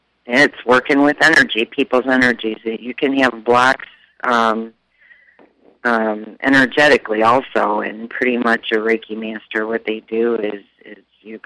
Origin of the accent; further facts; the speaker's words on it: Ohio, United States; now in Conroe, United States; Well, I'm originally from Ohio, but we're living in Conroe, Texas